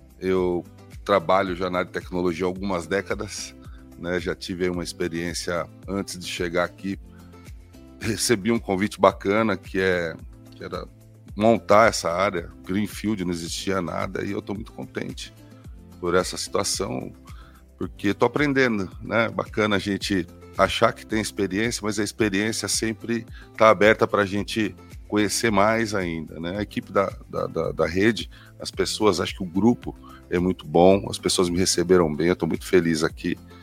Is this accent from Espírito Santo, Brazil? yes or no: no; Osasco, São Paulo, Brazil; Eu nasci em São Paulo, na maternidade de São Paulo, mas moro minha vida toda em Osasco. Então, considero Osasco minha cidade natal.